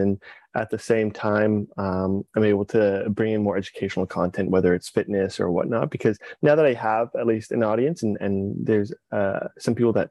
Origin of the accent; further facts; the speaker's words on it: Calgary, Alberta, Canada; growing up in Calgary, Alberta, in the middle of the suburbs.